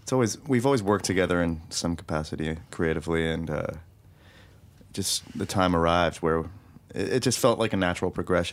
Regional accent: San Francisco, California, United States; now in Los Angeles, United States; We're from San Francisco, but we've got all three of the big cities between us. We had just moved from New York to LA to just be back in California.

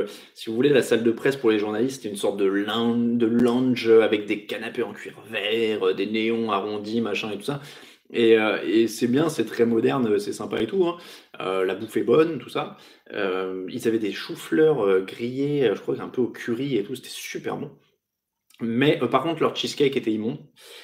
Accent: France; Nous sommes des Français raffinés hein, et pas des Anglais, donc nous avons du fromage à la fin quand on est en France.

